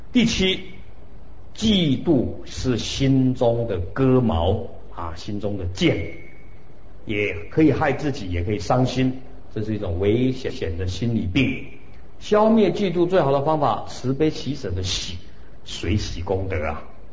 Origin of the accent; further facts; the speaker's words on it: China; 所以我们中国人的特性啊，爱面子会批评啊